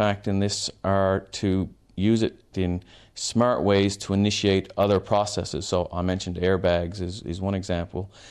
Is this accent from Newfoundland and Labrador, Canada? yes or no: yes; Newfoundland and Labrador, Canada; now in Australia; I grew up in Canada. In fact, I grew up in a place called Newfoundland on the east coast of Canada. So I'm fondly referred to as a Newfie.